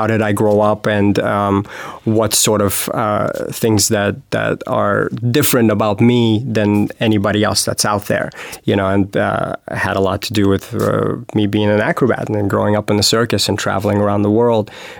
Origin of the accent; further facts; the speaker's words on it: Las Vegas, Nevada, United States; But yeah, it's here in Vegas, which is another great thing. You know, it's exciting. My hometown.